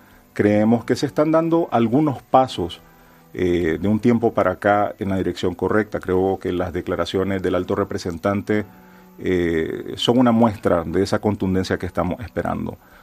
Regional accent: Managua, Nicaragua; Yo soy de Managua. Lo que siempre digo, aunque tengo la vertiente española, porque también soy español y amo España, Nicaragua es mi centro, Nicaragua es mi ombligo, Nicaragua es lo que me define.

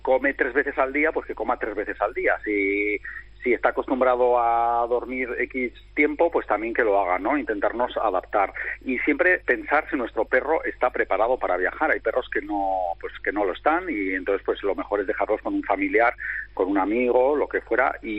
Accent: San Sebastián, Basque Country, Spain; nosotros somos de San Sebastián

